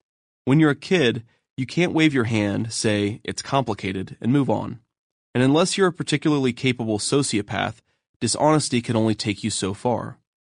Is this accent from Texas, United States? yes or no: no; Kentucky, United States; now in California, United States; Everyone I met thought I sounded like I was from Kentucky. Of course, I kind of was from Kentucky, and I love that people thought I had a funny accent.